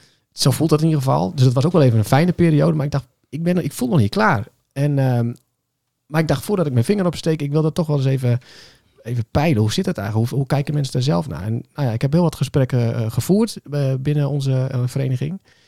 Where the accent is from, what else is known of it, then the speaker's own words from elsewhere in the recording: Usquert, Groningen, Netherlands; now in Haren, Netherlands; Ik ben opgegroeid in Uskert op het Hogeland.